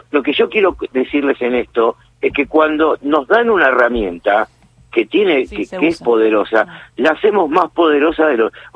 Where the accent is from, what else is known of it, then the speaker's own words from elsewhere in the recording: Morón, Buenos Aires Province, Argentina; Sos de mi tierrita de Morón.